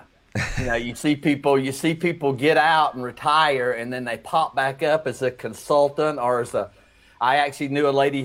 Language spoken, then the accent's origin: English; Atlanta, Georgia, United States; My reason is probably different than yours, in that I'm from Atlanta, and it's a rite of passage that you have to be a Georgia Bulldog fan.